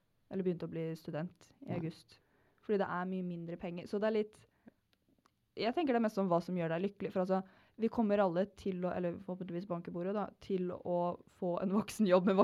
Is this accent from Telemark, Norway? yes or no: yes; Kragerø, Telemark, Norway; Ja, og så som begge vi er fra Kragerø, på sommeren så er det sånn, ingen i Kragerø, vi drar jo ikke på sydentur, vi drar hjem.